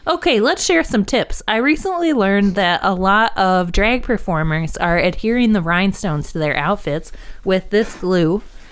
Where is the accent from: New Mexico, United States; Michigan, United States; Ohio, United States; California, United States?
Ohio, United States; accent: Northwest Ohio; I'm from Ohio. I have a Northwest Ohio accent.